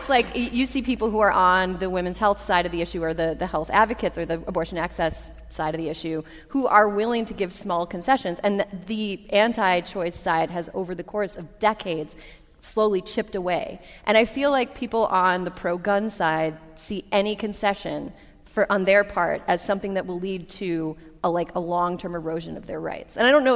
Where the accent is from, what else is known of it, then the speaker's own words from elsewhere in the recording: Frederick, Wisconsin, United States; Yeah, I'm from Wisconsin. What's the town? I'm from a town called Frederick.